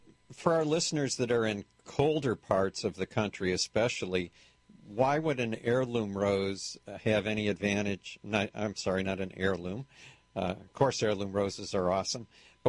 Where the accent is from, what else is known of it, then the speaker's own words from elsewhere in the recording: Michigan, United States; I remember growing up in Michigan, and every spring we'd have to cover the roses in the winter